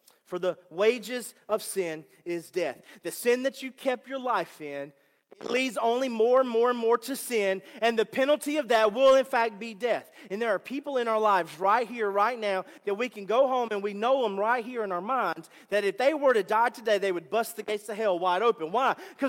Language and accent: English; Slocomb, Alabama, United States; I'm a redneck from Slocum, Alabama.